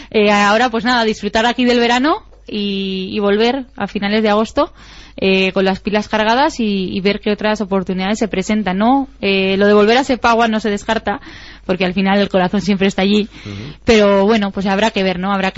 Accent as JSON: {"language": "Spanish", "country": "Spain", "said": "siendo española y siendo blanca, tan blanquita"}